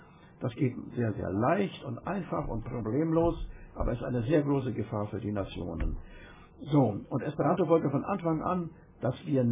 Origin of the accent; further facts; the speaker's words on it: Mecklenburg-Vorpommern, Germany; wir und immer schon als Mecklenburger.